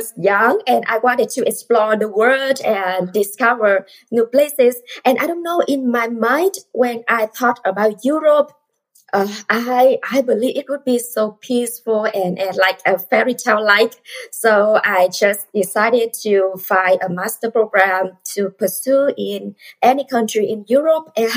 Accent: Vietnam; moved away as an adult; now in Germany; I'm from Vietnam. And when I was in Vietnam, I graduated bachelor program in international business and then get a corporate job, worked there for 1.5 years.

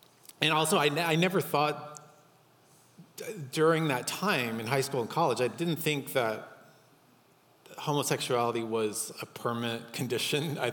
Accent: Dallas, Texas, United States; And I grew up in Dallas, Texas. So back in the day, it was very taboo to have those feelings, right?

